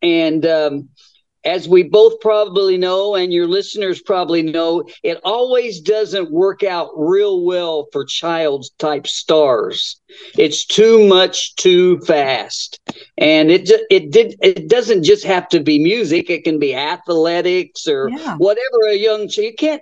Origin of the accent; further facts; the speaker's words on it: Evansville, Indiana, United States; born there; I was born in Evansville, Indiana, like I say, on the west side. I went to grade school at St. Agnes Church. I was raised Catholic.